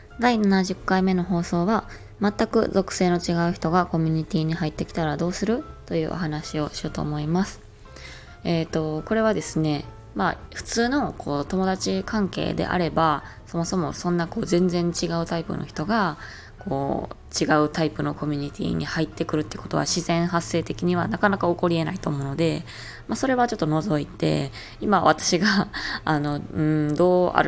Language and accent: Japanese; Kansai, Japan; accent: Kansai dialect; まあそんな言いながら私もめちゃめちゃバリバリ関西弁なんで一緒なんですけど